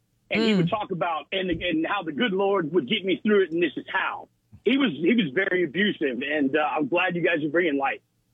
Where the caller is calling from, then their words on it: Oklahoma, United States; Hey, y'all … in Oklahoma.